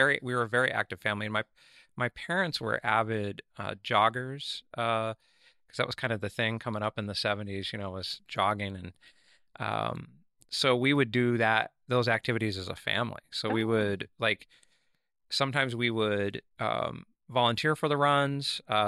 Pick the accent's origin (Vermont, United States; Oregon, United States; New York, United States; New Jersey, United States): Oregon, United States; Laurelhurst; so I grew up in Laurelhurst, right by Laurelhurst Grade School, but my baseball practice was at Grant High School.